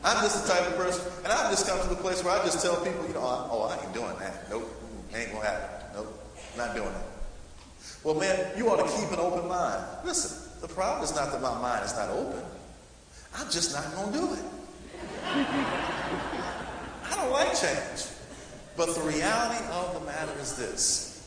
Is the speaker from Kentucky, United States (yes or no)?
no; Georgia, United States; now in Dallas, United States; I came here from Georgia to Texas to serve as the dean of a small school in the inner city Dallas, a place called Sunny South Dallas.